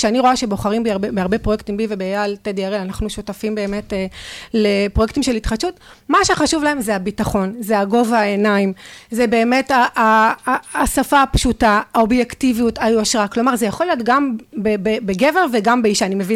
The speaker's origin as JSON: {"language": "Hebrew", "town": "Lod", "region": "Central District", "country": "Israel", "tie": "born or raised there", "said": "גדלתי בשכונה, לא פשוטה, בלוד, שכונה בעיר מעורבת, ושכונה של ימים הפכה באמת להיות לא קלה"}